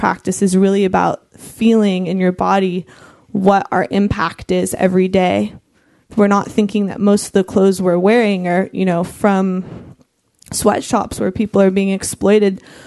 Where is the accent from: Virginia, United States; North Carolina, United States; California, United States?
California, United States; even growing up in Marin